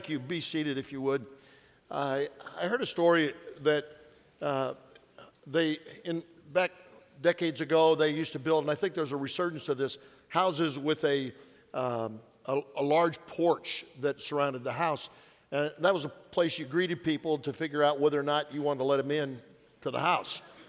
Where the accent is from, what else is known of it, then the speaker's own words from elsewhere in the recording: Nebraska, United States; now in Amarillo, United States; I grew up in Nebraska. I moved to Texas and into Amarillo specifically